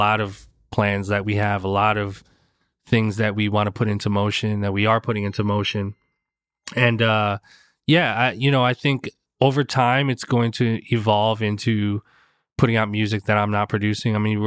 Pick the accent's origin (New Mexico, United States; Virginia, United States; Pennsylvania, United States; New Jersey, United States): New Jersey, United States; Newark; I grew up on Roseville Avenue in Newark, New Jersey, in the hood, baby. The bricks, Brick City.